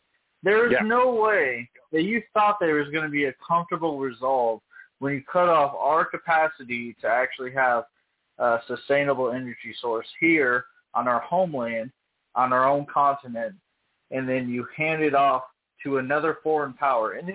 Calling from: Illinois, United States; East Central Illinois.

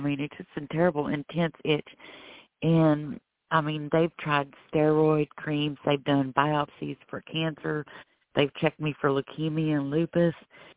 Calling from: Florida, United States; I am calling from Florida.

